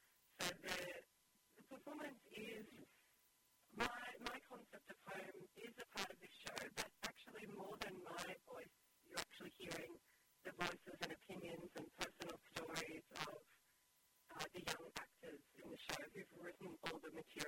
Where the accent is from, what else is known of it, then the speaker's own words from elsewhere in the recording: Newcastle, North East England, United Kingdom; moved away as an adult; I grew up in Newcastle, and I left home at 18